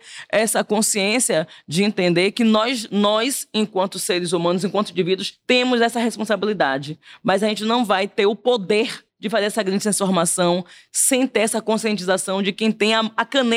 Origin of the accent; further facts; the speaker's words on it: Salvador, Bahia, Brazil; Eu sou de Salvador…